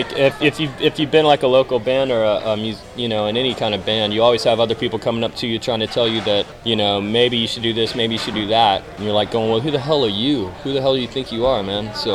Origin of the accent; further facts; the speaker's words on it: Jacksonville, Florida, United States; also born or lived in Atlanta, United States; Yeah, I was born in Jacksonville. I lived here till I was about 20 years old, and then I moved to Atlanta for a little while.